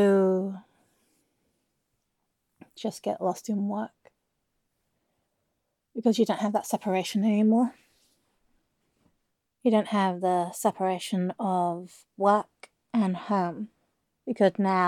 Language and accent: English; England, United Kingdom; It's because I'm an English cliche, but just queue.